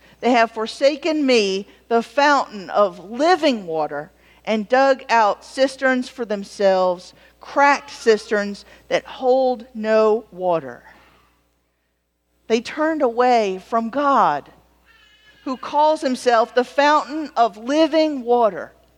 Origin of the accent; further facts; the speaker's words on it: the South, United States; I'm a simple person. I'm from the South. We have buckets, you know?